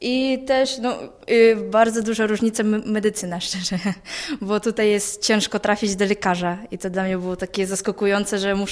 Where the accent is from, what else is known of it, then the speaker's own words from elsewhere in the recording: Irkutsk, Irkutsk Oblast, Russia; Polish is a second language; now in Poland; pochodzę z Irkucka, z Rosji.